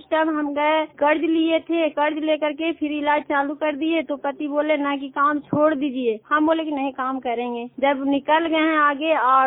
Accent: Chero, Bihar, India; कोमल विकास सहायता समूह के सदस्य हूँ और चेरो मेरा गांव है

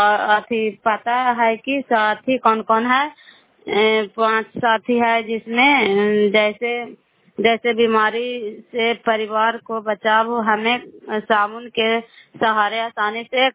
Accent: Bihar, India; नालंदा जिला कराए ब्लॉक की निवासी हूँ।

